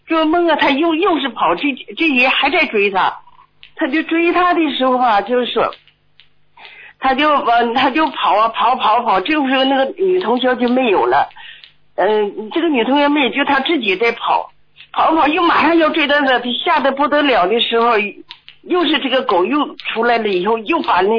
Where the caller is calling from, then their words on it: Shanghai, China; 我是上海的